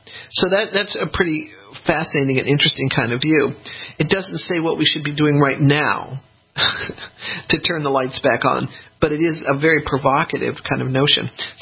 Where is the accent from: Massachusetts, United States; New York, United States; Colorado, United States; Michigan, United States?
Colorado, United States; Denver; as I said, I grew up in Denver, which essentially has no humidity.